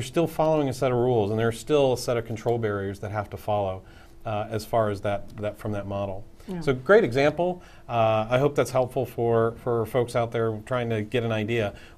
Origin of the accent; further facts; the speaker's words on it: Ohio, United States; I'm from Ohio, and I'm seeing more and more roundabouts in our area